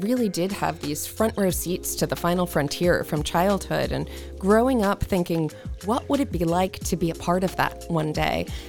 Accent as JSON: {"language": "English", "town": "Jupiter", "region": "Florida", "country": "United States", "tie": "born or raised there", "said": "So I was born and raised in Jupiter, Florida"}